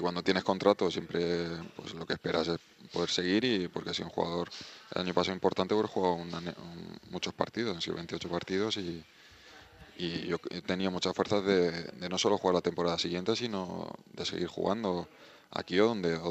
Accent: Getafe, Community of Madrid, Spain; yo soy de Getafe siempre y que he vivido en un sitio que me han dado todo

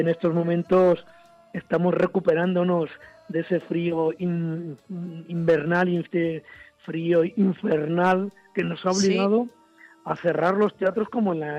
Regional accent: Ermua, Basque Country, Spain; Yo fundé un taller de teatro en mi pueblo, en Ermua, en el País Vasco

